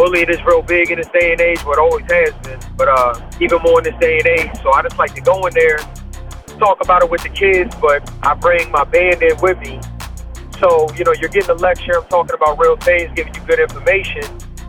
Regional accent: Baltimore, Maryland, United States; We are prepping for a big show called Light City out here in Baltimore, you know, my hometown, next Thursday.

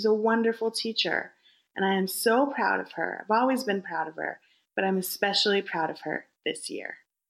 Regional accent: Arizona, United States; I'm from Arizona.

